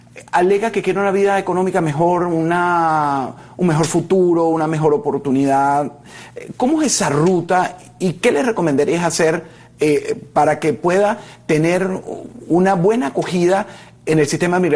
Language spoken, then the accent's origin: Spanish; Venezuela; moved away as an adult; no sé si como periodista, también como coterráneo venezolano, viendo cuando huyen, porque yo estoy aquí también, porque fui un perseguido político del régimen